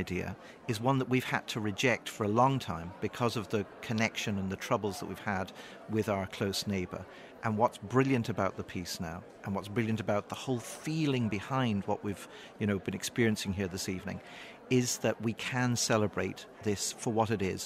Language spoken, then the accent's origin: English; England, United Kingdom; I grew up in England and I went to school in England